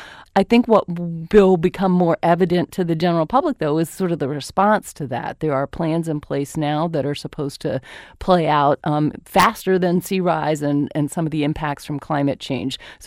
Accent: Fort Lauderdale, Florida, United States; So I grew up in South Florida, too, and I don't remember ever hearing anything about king tides growing up.

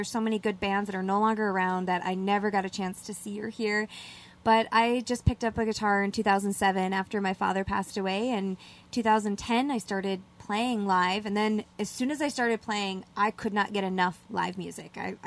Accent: Duluth, Minnesota, United States; I was born and raised in Duluth, but my mom and dad's family, all from Mellon, Marengo, Ashland area.

